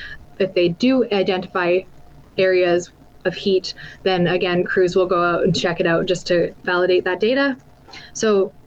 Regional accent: Kamloops, British Columbia, Canada; I'm from Kamloops and I'm just here for the week.

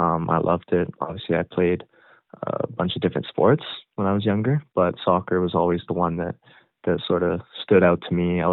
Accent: Comox, British Columbia, Canada; but it really is, I am proud coming from Comox.

